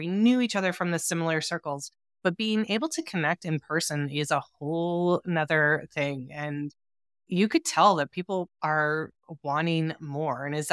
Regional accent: Alberta, Canada; I'm from Alberta, Canada

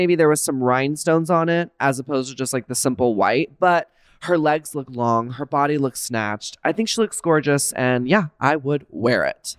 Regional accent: Texas, United States; now in California, United States; I'm from Texas. Mm-hmm. Then I moved to California. So all I know is warmth

